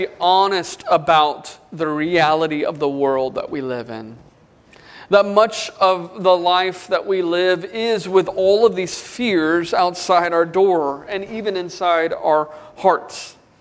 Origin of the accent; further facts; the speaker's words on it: Arlington, Texas, United States; so I grew up in Arlington, Texas